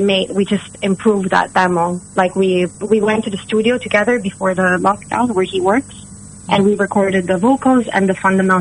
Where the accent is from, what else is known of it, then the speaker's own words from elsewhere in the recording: Italy; moved away as an adult; now in London, United Kingdom; But also because I'm originally from Italy, and when I first came to London, I was 18.